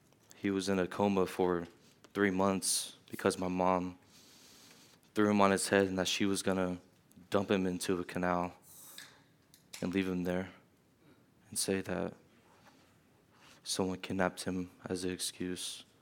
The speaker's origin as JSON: {"language": "English", "town": "Miami", "region": "Florida", "country": "United States", "tie": "born there", "said": "I was born in Miami, Florida."}